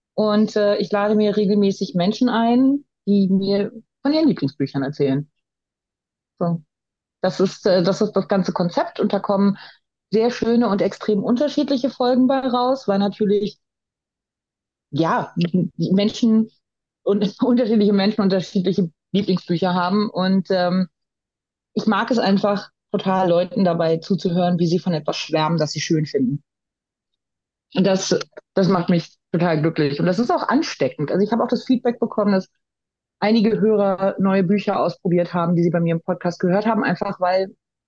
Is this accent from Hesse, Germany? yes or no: no; Berlin, Germany; in meiner Kindheit in Berlin